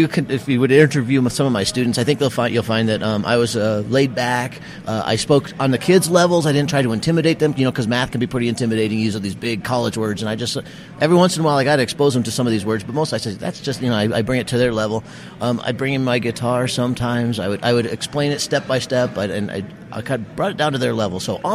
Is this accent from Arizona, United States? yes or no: yes; Scottsdale, Arizona, United States; I was born in Scottsdale, Arizona. And that's where I grew up.